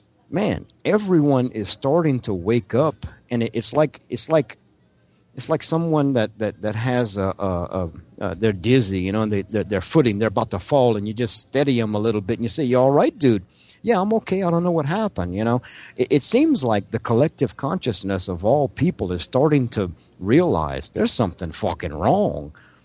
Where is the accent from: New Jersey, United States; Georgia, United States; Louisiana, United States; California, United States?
Louisiana, United States; I'm from South Louisiana.